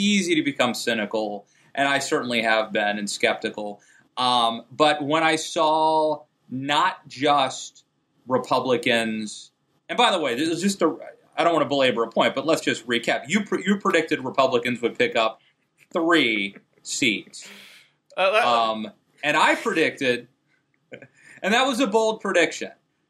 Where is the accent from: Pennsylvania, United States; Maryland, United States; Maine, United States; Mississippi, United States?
Maryland, United States; and places like Illinois and Maryland, my home state of Maryland